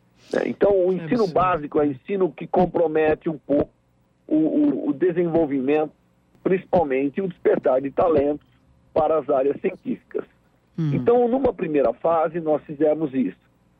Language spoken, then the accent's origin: Portuguese; Brazil; como brasileiro, a gente tem que sentir a obrigação de que não é interessante para a gente nenhum ponto fraco